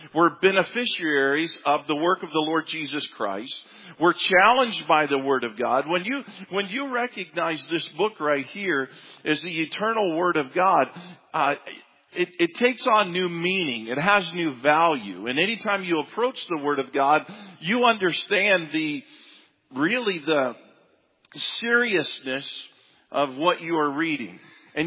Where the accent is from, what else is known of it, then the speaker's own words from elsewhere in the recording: Tennessee, United States; born there; You know, I was born in Tennessee, often known as the Bible Belt.